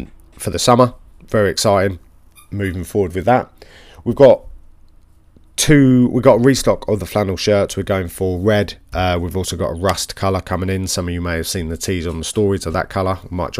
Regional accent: United Kingdom; You know, we are British at the end of the day, so let's keep it British, keep it normal.

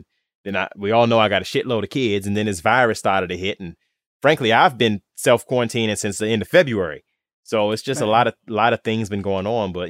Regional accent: Charlotte, North Carolina, United States

